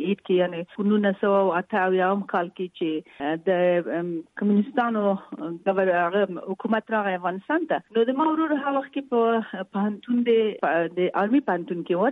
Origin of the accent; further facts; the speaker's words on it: Kabul, Afghanistan; moved away as an adult; نو زه د وردګو یم خو زه په کابل کې پیدا شوی همدلته مې زده کړې کړې دي هاي سکول تم هر مکتب ته هم دلته تللې یم او په هنتونه هم دلته تللې